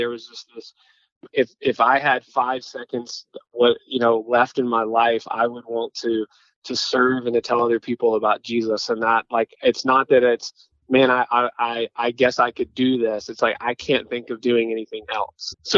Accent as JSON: {"language": "English", "region": "North Carolina", "country": "United States", "tie": "born or raised there", "also_born_or_lived": "Richmond, Virginia", "lives_now": "Cary, United States", "said": "I was born in Richmond, Virginia. I lived there until sixth grade. My family at that point moved outside of Charlotte, North Carolina. And so I graduated from high school down in that area."}